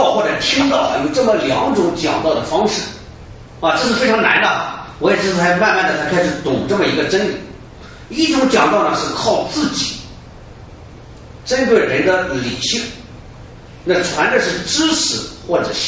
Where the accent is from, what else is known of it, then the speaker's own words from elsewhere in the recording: China; 不是说我们中国人所讲的长生不老青春永驻